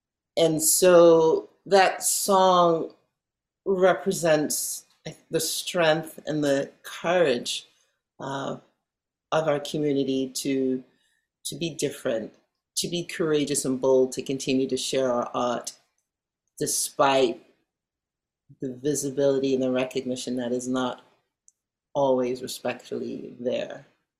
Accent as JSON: {"language": "English", "region": "New York", "country": "United States", "tie": "born or raised there", "also_born_or_lived": "London", "said": "I was born in London, like I said, to Jamaican parents, and we moved to New York in the 80s, and then I moved later on to the Bay Area in 2010."}